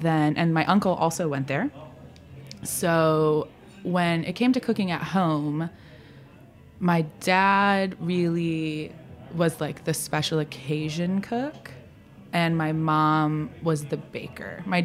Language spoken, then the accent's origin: English; Cleveland, Ohio, United States; In Ohio. I'm from Cleveland.